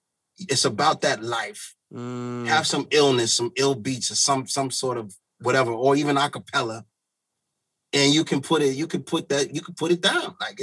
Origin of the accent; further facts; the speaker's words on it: Akron, Ohio, United States; Because I'm from Akron, Ohio, originally.